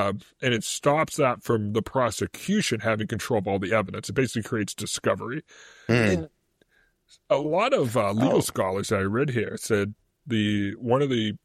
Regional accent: Boston, Massachusetts, United States; Now, as a Bostonian, one of the most recent prolific Sixth Amendment issues that popped up was the Safaris case after the Boston bombing

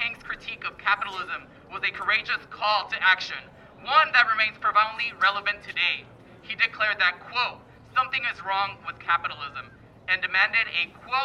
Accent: Guanajuato, Mexico; now in Boyle Heights, United States; I was raised in Mexico and here in the beautiful, in the state of Guanajuato, and have been called, have called Boyle Heights my home for the last 5 years.

